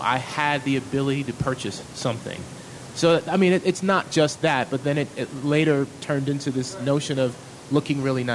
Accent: New York City, New York, United States; you know, growing up in New York City in the 70s, 80s, you could look at someone and based on how they were dressed, this person is from Brooklyn, this person is from Queens.

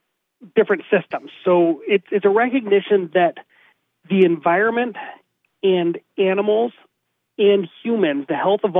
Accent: Newberg, Oregon, United States; Yeah, so I was born and raised here in Oregon. I was grew up on a small farm outside of Newburg. Grew up around livestock, around animals

